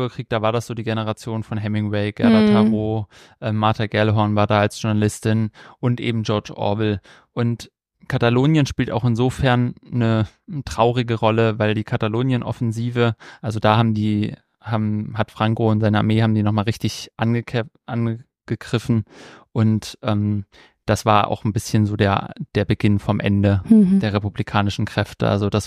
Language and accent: German; Thuringia, Germany; ich komme aus Thüringen und im Nachbarort reden sie schon ein bisschen anders.